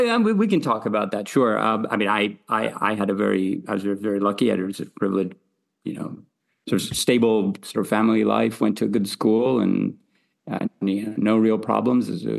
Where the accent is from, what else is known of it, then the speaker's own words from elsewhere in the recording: Greece; I was born and raised in Greece, yes.